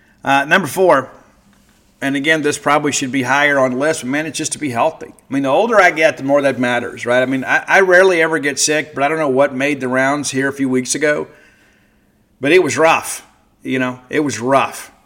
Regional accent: Mississippi, United States; And I remember growing up in South Mississippi

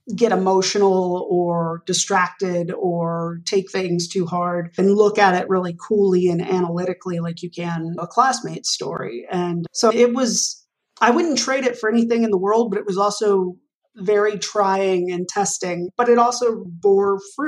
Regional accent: Arlington, Texas, United States; growing up in Arlington, Texas, I hadn't really been around.

